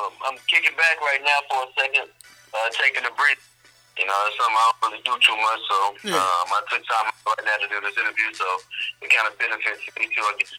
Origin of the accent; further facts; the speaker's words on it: Houston, Texas, United States; I'm from here, man. I'm from Houston, Texas, man. I grew up in an area called the West End